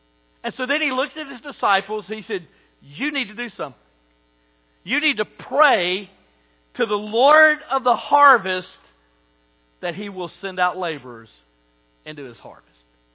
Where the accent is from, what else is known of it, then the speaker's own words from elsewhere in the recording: Fitzgerald, Georgia, United States; Growing up in Fitzgerald, my plans were to go to ABAC.